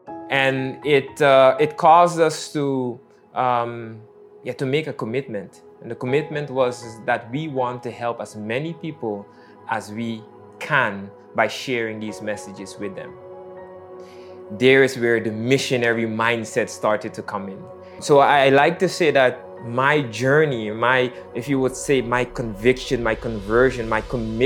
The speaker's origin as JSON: {"language": "English", "country": "Netherlands", "tie": "born or raised there", "also_born_or_lived": "Guyana", "said": "And we were living in the Netherlands. That's where I grew up. I was born in Guyana, but grew up in the Netherlands."}